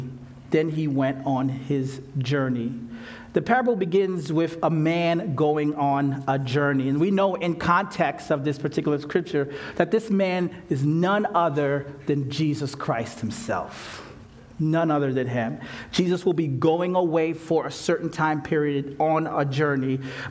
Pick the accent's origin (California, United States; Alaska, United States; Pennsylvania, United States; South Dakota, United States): Pennsylvania, United States; Philadelphia; I was raised in Philadelphia, so there's like this big city, 1.5 million people. And then I moved to this small city, about 10,000 people and 1.5 million chickens.